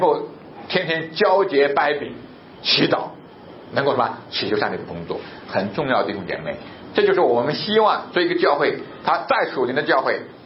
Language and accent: Chinese; China; 我们中国人经常讲嘛，叫谈钱什么伤感情，对不对？